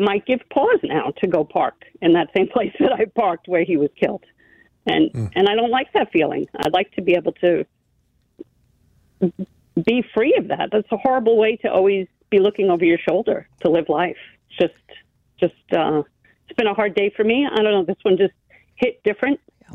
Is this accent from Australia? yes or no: no; New York, United States; I mean, I'm a New Yorker. I had to learn how to do that after 9/11, after September 11th.